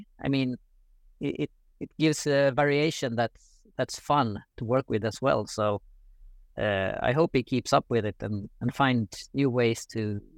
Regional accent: Sweden; first language Swedish; English is a second language; if I want to reread a book and read it fast, then I might read it in Swedish because that's my native language, so I read that faster.

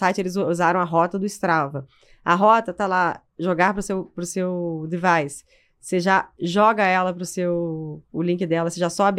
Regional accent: Rio de Janeiro, Brazil; now in São Paulo, Brazil; Eu moro em São Paulo há muito tempo, mas eu sou carioca, o meu marido também não é daqui, então a gente não tem família em São Paulo.

